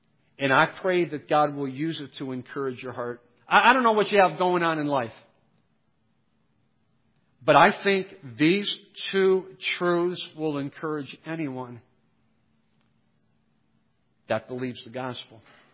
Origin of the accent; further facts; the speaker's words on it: Cleveland, Ohio, United States; You know, I'm from Cleveland, Ohio.